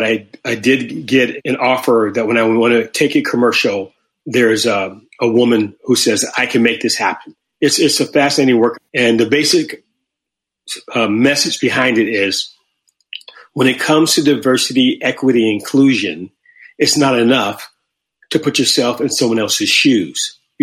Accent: Oakland, California, United States; I grew up in Oakland in the 70s. My stepfather was a Jehovah's Witness, and my real father was a pimp.

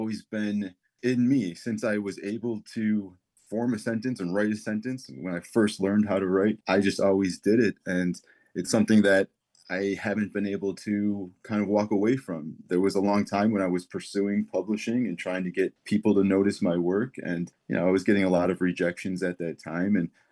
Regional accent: Chicago, Illinois, United States; I grew up in Chicago, actually.

